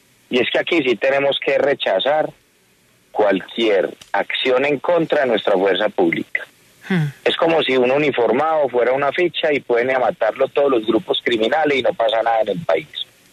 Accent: Colombia; aquí todos somos colombianos

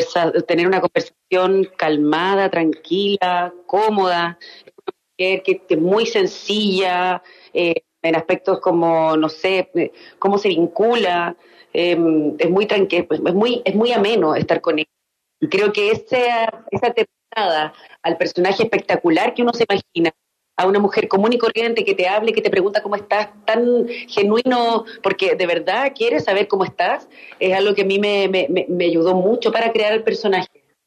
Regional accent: Chile; Que esta mujer tiene muchas cosas que nosotros como chilenos, por ejemplo, no sabíamos.

